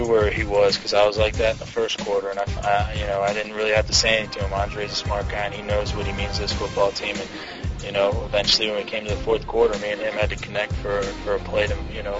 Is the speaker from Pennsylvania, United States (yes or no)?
yes; Philadelphia, Pennsylvania, United States; I grew up in Philadelphia, and, you know, there's no tougher fans than up there, and I grew up one of them.